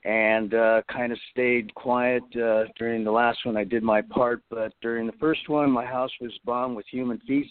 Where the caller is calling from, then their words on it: California, United States; I'm calling from California, a blue state.